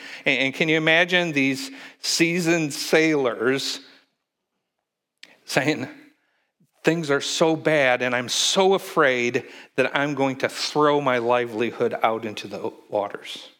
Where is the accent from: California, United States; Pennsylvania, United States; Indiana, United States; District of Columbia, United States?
Indiana, United States; I come from Indiana. And in Indiana, we have these things called tornadoes